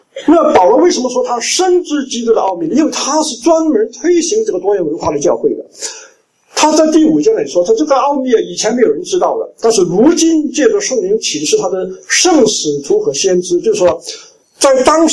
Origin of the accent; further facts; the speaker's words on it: Hong Kong; 我说我不是到香港去，我是回到香港去。